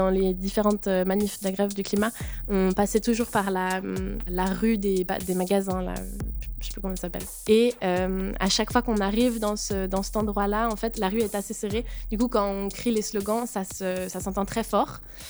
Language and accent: French; Geneva, Switzerland; j'ai 24 ans, j'ai grandi à Genève